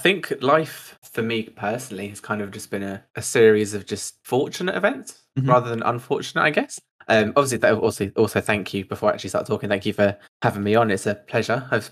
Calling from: London, United Kingdom; I am calling from London, England.

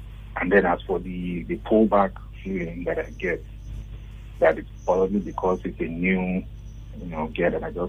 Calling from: Aja, Lagos, Nigeria; I'm calling from Aja.

